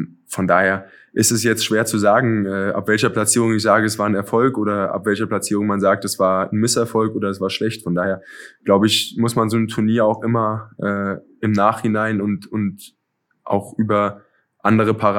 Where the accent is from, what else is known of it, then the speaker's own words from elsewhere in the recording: Kassel, Hesse, Germany; now in Flensburg, Germany; Ich habe ja den Vergleich zu meiner Heimat, ich habe den Vergleich zur Gegend in Kassel